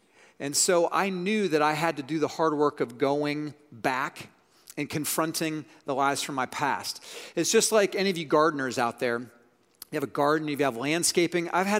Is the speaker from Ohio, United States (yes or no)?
yes; Columbus, Ohio, United States; So I grew up in Columbus, Ohio. Go Bucks, OH.